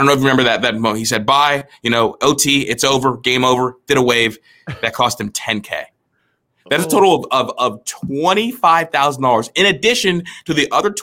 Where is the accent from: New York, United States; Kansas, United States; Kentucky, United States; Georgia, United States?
Georgia, United States; born there; I remember I was born in Georgia, and I grew up liking Georgia Tech.